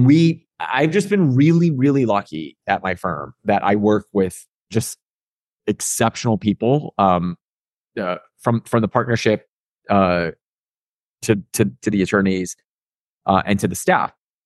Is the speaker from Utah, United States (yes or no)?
no; Chicago, Illinois, United States; You know, I'm really proud of my roots and my upbringing, but, you know, growing up in Chicago and not having a lot of resources to rely on